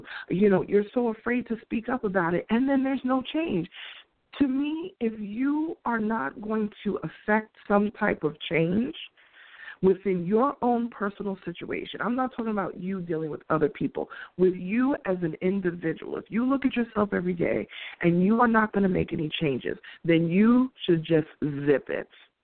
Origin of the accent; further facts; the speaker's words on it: New York, United States; I'm throwing it back to Harlem right now, being a New Yorker.